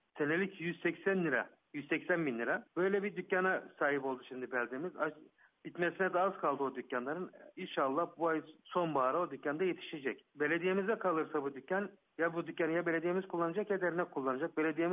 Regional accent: Özkonak, Nevşehir, Turkey; born there; bütün bizim atamız, soyumuz orada yatıyor. Onların sıla hasreti. Nevşehir'de, Özkonak'ta doğduk. İstanbul'da ya da gribette büyüdük.

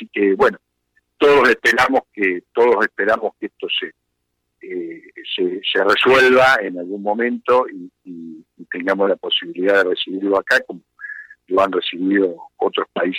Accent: Argentina; yo sentí como argentino que esta manía, que a veces es muy típica de los argentinos

